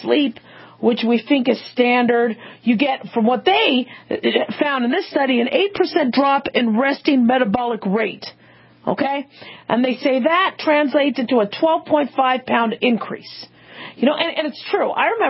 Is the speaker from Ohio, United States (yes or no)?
no; Arizona, United States; Very good. I grew up in Arizona. I was a teenager in Arizona, and I didn't get pregnant.